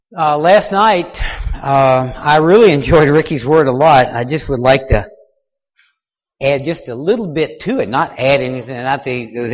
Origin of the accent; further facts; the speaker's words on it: Oklahoma City, Oklahoma, United States; I'm from Oklahoma City.